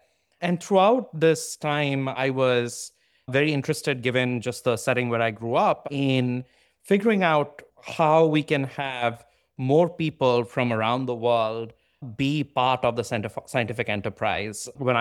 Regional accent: eastern India, India; born there; I was born in India, in a small town in the eastern part of India.

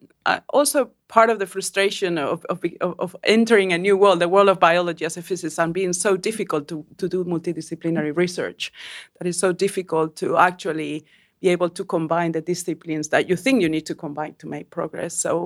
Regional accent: Canary Islands, Spain; English is a second language; now in Oxford, United Kingdom; I grew up in the Canary Islands in Fuerteventura just after the dictatorship of Franco ended.

